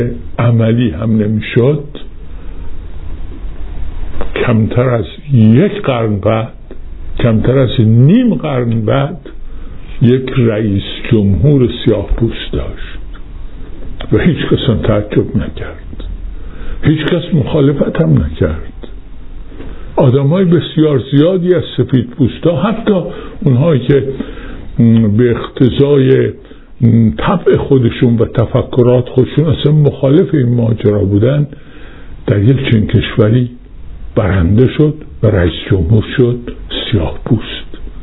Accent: Iran; در کشورم، وطنم ایران

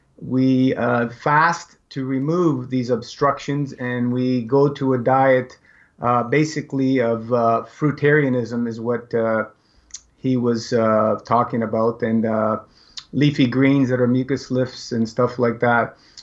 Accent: Toronto, Ontario, Canada; Yeah, I grew up in Toronto. Right now, I'm just a little north of there, about half an hour, 45 minutes, depending on time of day.

